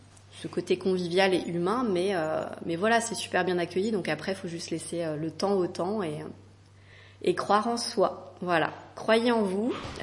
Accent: Centre-Val de Loire, France; puisque tu te souviens que je suis de Loire-et-Cherienne, mais oui. Je suis partie longtemps.

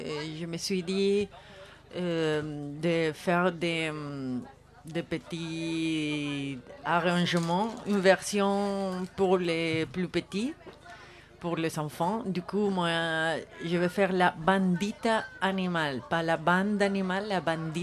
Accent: Colombia; French is a second language; also born or lived in Spain; J'habitais en Espagne et je commençais à faire la jonglerie là-bas. Mais après, je suis retournée en Colombie

